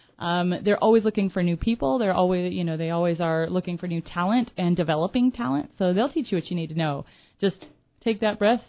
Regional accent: Quincy, United States; I'm a mom, and I know that I would love for my son to have the arts opportunities that I had growing up in Quincy.

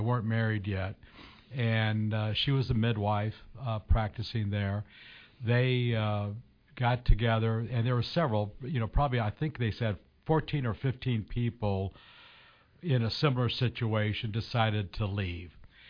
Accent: Quincy, Massachusetts, United States; this is my hometown as well. And again, growing up in Quincy

